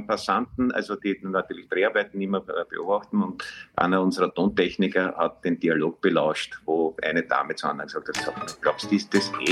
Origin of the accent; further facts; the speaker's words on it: Vienna, Austria; ich bin in der Brigittenau aufgewachsen und meine erste Wohnung war im zweiten, im Stuberviertel, als das von Gentrifizierung noch also unvorstellbar weit entfernt war.